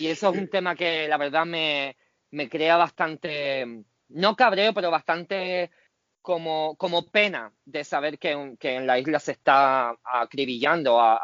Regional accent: Canary Islands, Spain; soy canario y estoy orgulloso de ser canario y lo seré toda mi vida.

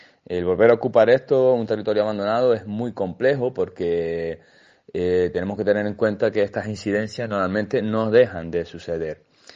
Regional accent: Canary Islands, Spain; del orgullo de que nos representa nuestros ecosistemas como canarios, de tener un patrimonio tan rico

